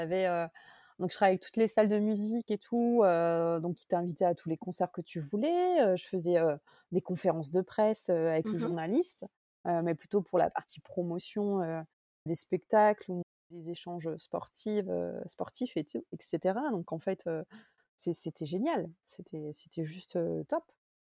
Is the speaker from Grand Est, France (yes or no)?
yes; Grand Est, France; Ouais, je suis lorraine d'origine, donc je reviens en Lorraine pour un challenge